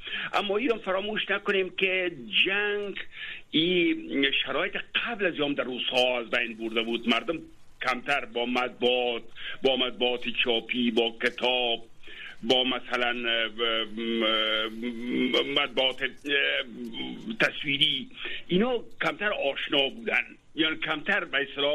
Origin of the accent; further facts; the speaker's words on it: Afghanistan; moved away; من خودم یک نفر هستم که همین لحظه در خارج از افغانستان هستم.